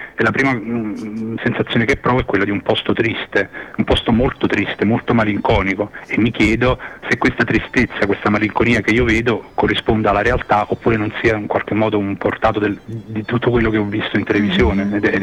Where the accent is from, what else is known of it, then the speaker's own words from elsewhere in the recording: Naples, Campania, Italy; also born or lived in Rome; io sono napoletano, ma venivo da una lunga esperienza, diciamo, di vita a Roma, durata 8 anni, tra l'altro appunto in un quartiere piuttosto centrale.